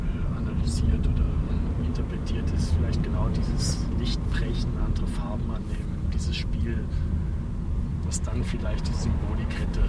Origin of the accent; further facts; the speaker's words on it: Thuringia, Germany; hier in Thüringen dabei. Dort, wo ich aufgewachsen bin, wir gelebt haben, das ist unser gemeinsamer Raum.